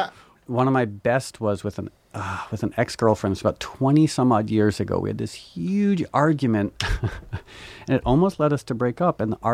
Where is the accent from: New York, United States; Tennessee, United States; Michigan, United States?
New York, United States; born there; I was born in New York.